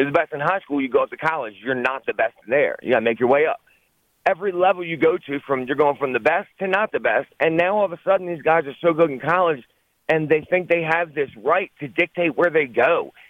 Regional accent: Baltimore, Maryland, United States; I came out joking because I'm born and raised in Baltimore.

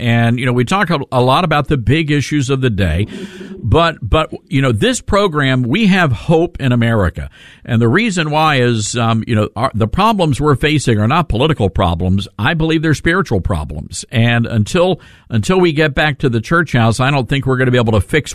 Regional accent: Memphis, Tennessee, United States; Now, John, just for my Southern street cred, you know, I'm from Memphis, Tennessee

